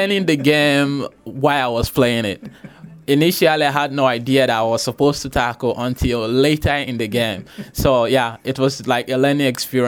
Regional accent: Nigeria; I'm from Nigeria. I was an exchange student in 2012. Was hosted here in Aledo. Went to Mercer County High School

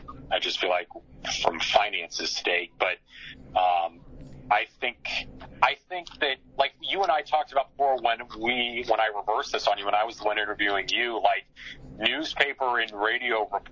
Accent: Kansas City, Missouri, United States; I'm from Kansas City, but this was a home away from home because, I would come up here as a kid.

